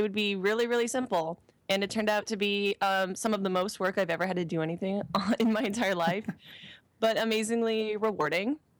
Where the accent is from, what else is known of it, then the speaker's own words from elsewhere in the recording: Canada; moved away as an adult; now in Los Angeles, United States; So I'm Canadian, which everyone thinks is really, really cool and is a very important detail.